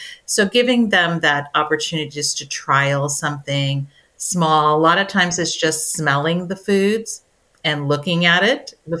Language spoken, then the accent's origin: English; India; Well, I am from India, so clearly I choose Indian cuisine a lot of times